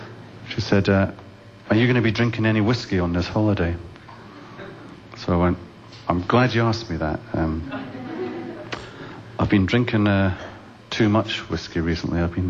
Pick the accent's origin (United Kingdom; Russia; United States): United Kingdom; Scotland; So I said, "No, I'm Scottish, actually."